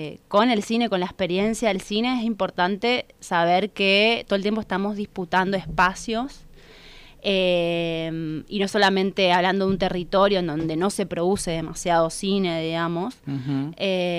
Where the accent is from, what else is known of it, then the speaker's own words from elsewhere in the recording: Corrientes, Argentina; Yo soy de Corrientes, un pueblo, digamos, vivía en Capital en ese momento.